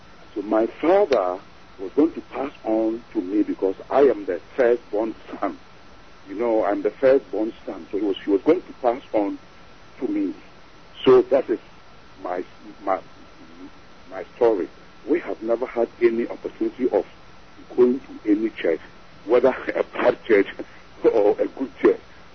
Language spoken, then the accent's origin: English; Ghana; Yeah, I come from West Africa, a country called Ghana.